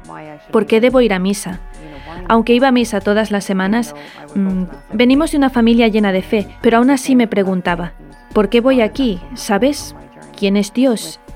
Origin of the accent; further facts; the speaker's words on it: County Meath, Ireland; Spanish is a second language; Soy de Irlanda, de County Meath, en Irlanda.